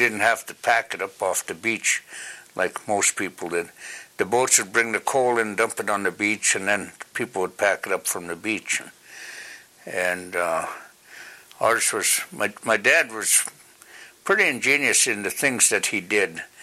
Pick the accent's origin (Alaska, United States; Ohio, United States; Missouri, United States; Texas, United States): Alaska, United States; Seldovia; So growing up in Soldovia was interesting